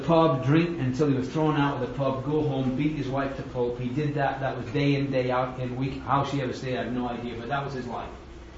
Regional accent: England, United Kingdom; You know, I grew up in England and football is the name actually because they use their feet

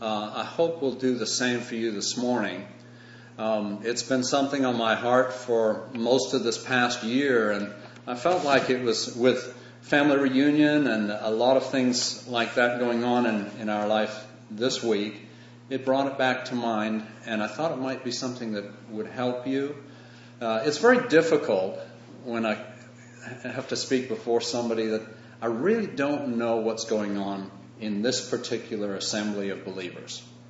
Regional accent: Winston-Salem, North Carolina, United States; We're from North Carolina, Winston-Salem, North Carolina.

